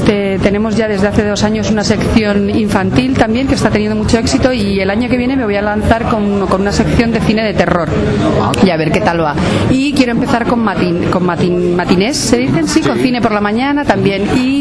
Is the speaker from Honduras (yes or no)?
no; San Sebastián, Basque Country, Spain; now in Australia; De Australia me vengo a San Sebastián como buena donostiarra inmigrante.